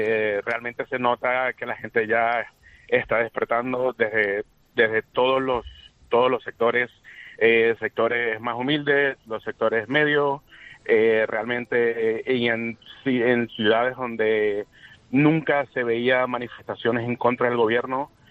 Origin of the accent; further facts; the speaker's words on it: Venezuela; moved away; Yo tengo hijos que nunca han visto Venezuela y me encantaría enseñarles mi tierra, que es una tierra espectacular.